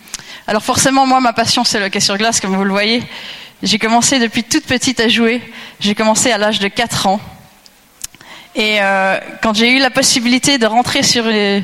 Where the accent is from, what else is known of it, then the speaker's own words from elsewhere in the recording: Yverdon-les-Bains, Vaud, Switzerland; j'ai intégré une équipe de garçons à Yverdon-les-Bains, c'est là où j'ai grandi.